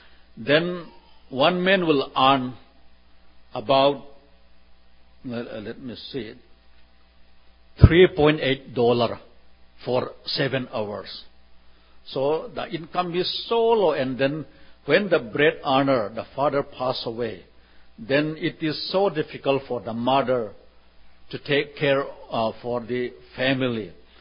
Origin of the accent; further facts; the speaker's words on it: Churachandpur, Manipur, India; English is a second language; My home state, Manipur, which is one of the 7 states in northeast India, that is bordering to Myanmar, formerly known as Burma, China, and all that.